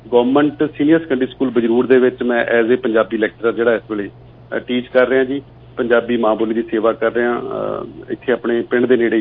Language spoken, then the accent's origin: Punjabi; Raipur, Punjab, India; ਸ਼ੁਰੂ ਚ ਮੇਰੇ ਪਿੰਡ ਤੇ ਮੈਂ ਰਾਏਪੁਰ ਪਿੰਡ ਮੇਰਾ ਇੱਥੇ ਸਕੂਲ ਸੀਗਾ ਪੰਜਵੀਂ ਤੱਕ ਮੈਂ ਇੱਥੇ ਪੜ੍ਹਿਆ